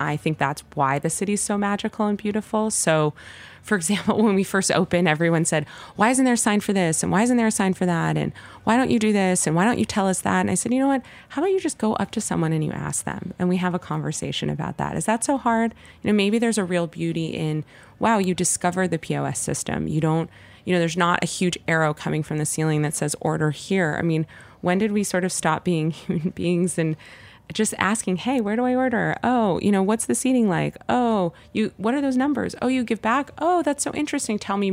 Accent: Los Angeles, California, United States; this very nostalgic era of my hometown of Los Angeles

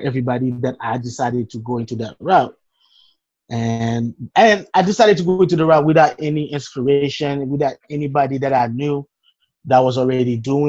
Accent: Port-au-Prince, Ouest, Haiti; I grew up in Port-au-Prince, Haiti. We're a family of four. I have one brother, and grew up in a family, a Christian family household.

